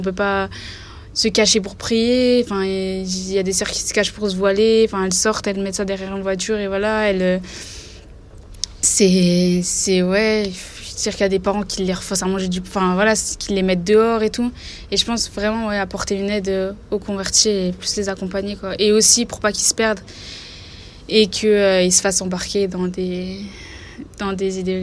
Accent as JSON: {"language": "French", "town": "Nancy", "region": "Grand Est", "country": "France", "said": "j'ai 21 ans. Je viens de Nancy et je suis convertie depuis un an."}